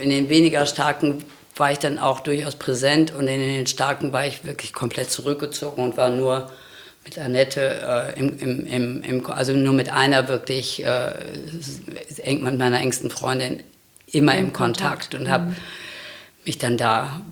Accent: North Rhine-Westphalia, Germany; born or raised there

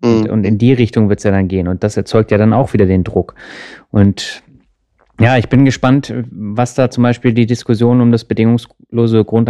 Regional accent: Lübeck, Schleswig-Holstein, Germany; Aus Lübeck? Lübeck, ja, genau.

